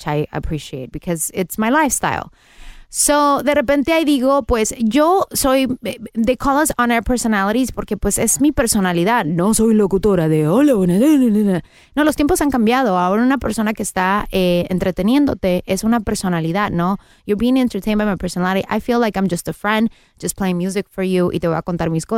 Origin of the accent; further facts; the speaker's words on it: Mexico; Soy mexicana. Mira, qué bien. Representándome a mí y muy orgullosa de mis raíces.